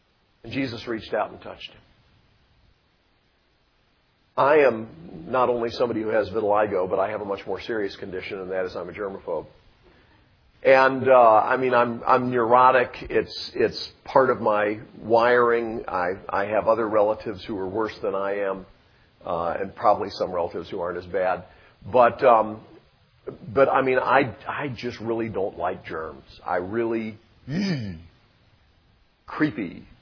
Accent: Montreat, North Carolina, United States; I am from Montreat, and I can't think of anything interesting about me except maybe that I'm from here."

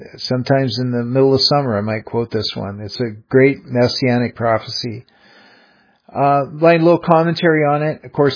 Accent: Seattle, Washington, United States; I'm from Seattle originally.

